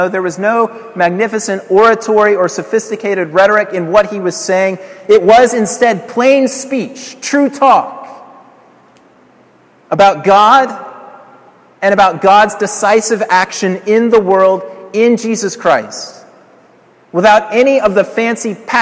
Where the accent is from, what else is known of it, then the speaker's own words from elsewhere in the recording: Colorado, United States; such as we witnessed just this past week in a movie theater in Aurora, in my home state of Colorado